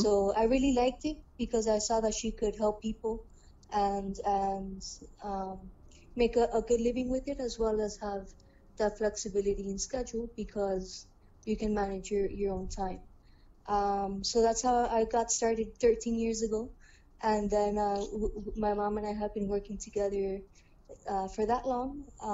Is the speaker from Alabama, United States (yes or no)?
no; Miami, Florida, United States; born there; accent: Miami; first language Spanish; English is a second language; My first language was actually Spanish. I was born here in Miami, but both of my parents speak Spanish. So that was my first language, and then I learned English in school